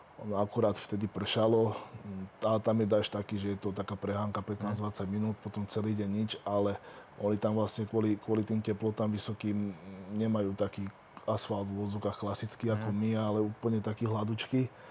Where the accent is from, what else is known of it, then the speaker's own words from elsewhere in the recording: Zvolen, Banská Bystrica Region, Slovakia; ja som vlastne zo Zvolena